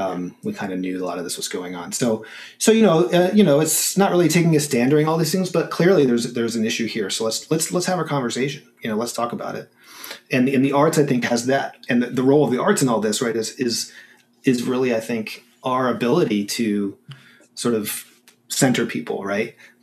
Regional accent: Buffalo, New York, United States; You know, I'm not a Texan. I grew up in New York State, you know, Buffalo area

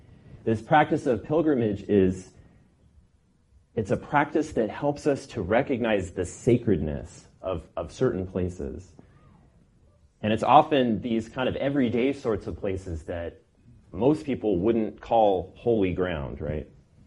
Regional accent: Poway, California, United States; Poway is where I grew up. So I'm working in my hometown

